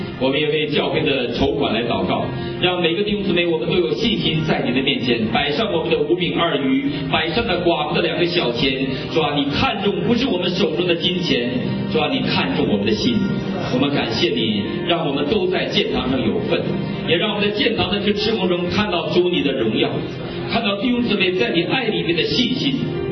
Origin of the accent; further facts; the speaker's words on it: China; 因为我们是中国人，是神拣选的中国的儿女